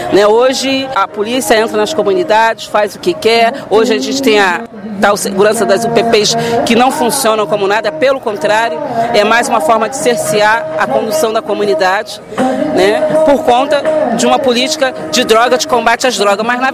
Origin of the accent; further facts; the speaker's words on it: Brazil; enquanto brasileira